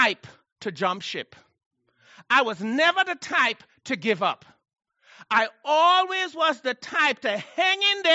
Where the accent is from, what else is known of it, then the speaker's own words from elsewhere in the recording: Trinidad & Tobago; I come from Trinidad.